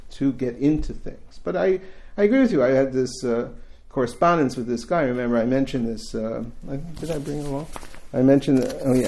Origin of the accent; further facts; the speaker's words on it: United States; But I'm also an American who hung around Columbia during the late 60s and 70s